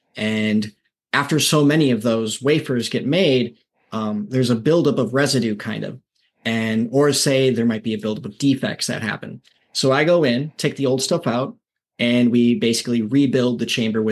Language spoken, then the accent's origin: English; Minneapolis, Minnesota, United States; Originally, I'm from Minneapolis, Minnesota, and I took a road trip out here, and I fell in love with the area